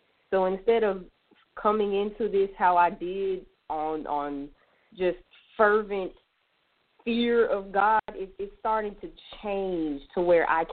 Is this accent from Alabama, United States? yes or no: yes; Birmingham, Alabama, United States; I'm from the Birmingham area. Birmingham, Alabama.